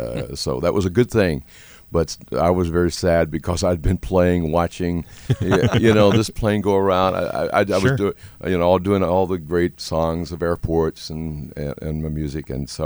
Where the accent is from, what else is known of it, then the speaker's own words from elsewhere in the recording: Tennessee, United States; now in Denver, United States; Growing up in Tennessee on a farm near an airport, and you know, always looking skyward.